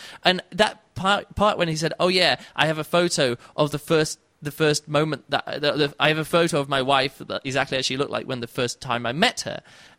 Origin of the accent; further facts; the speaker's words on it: United States; now in Berlin, Germany; That's the easiest way for me as an American to stay in Berlin and not have to be going home.